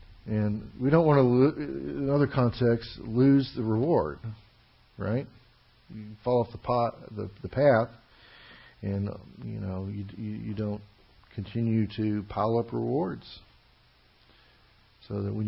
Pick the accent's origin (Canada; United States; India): United States; the South; now in Chicago, United States; I came from the South. I came from the Bible Belt. You know, 8 years old, we're arguing in the lockers about speaking in tongues and the rapture.